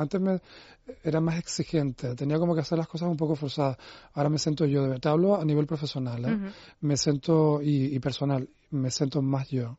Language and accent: Spanish; Tenerife, Canary Islands, Spain; en Tenerife, en mi tierra